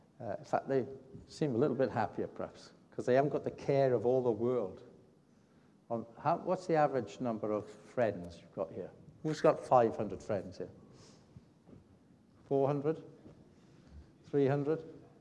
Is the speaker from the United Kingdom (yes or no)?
yes; United Kingdom; You may be American, you may have an American passport. I'm British, I've got a British passport.